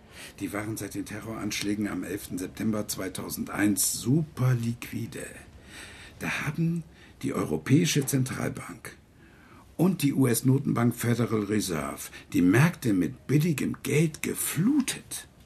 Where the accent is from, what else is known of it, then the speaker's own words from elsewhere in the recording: Solingen, North Rhine-Westphalia, Germany; Ich bin 62, geboren und aufgewachsen in Solingen, habe Jura studiert.